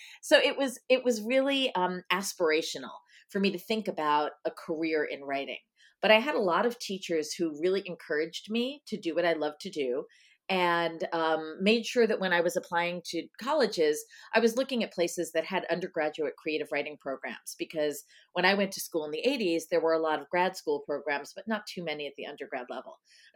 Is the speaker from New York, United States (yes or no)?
yes; Nesconset, New York, United States; I grew up on Long Island.